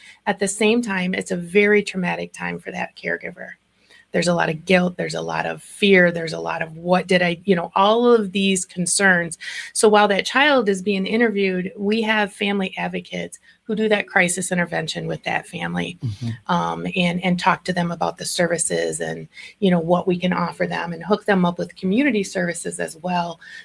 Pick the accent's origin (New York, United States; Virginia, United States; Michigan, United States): Michigan, United States; Muskegon; now in Whitehall, United States; Born and raised in Muskegon, currently living in Whitehall, so on the northern end of the county.